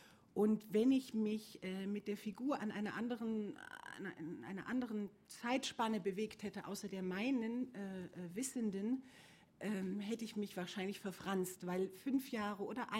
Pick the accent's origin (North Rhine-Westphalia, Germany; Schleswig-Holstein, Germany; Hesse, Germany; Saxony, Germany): Saxony, Germany; Ich komme aus Sachsen, aus dem mittlerweile wieder schönen Erzgebirge. Zu meiner Zeit, als ich dort groß wurde, war es weniger schön, weil Uranerz abgebaut wurde und es eigentlich ein riesen Drecksloch war.